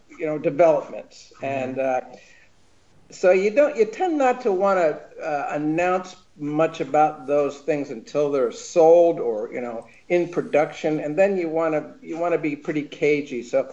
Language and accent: English; New Jersey, United States; Well, I grew up back in New Jersey, and I loved cartoons when I was a kid right out of the gate.